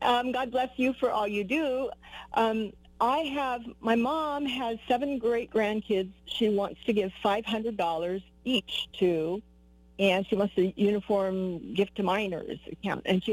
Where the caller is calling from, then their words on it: Washington, United States; I'm calling from Washington.